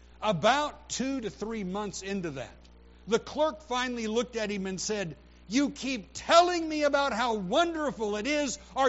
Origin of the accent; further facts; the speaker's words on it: California, United States; I'm a Californian. I like fish tacos.